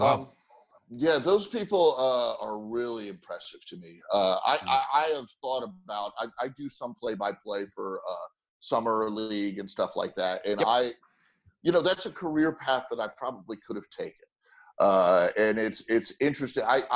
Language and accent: English; California, United States; I grew up in Southern California when I was younger.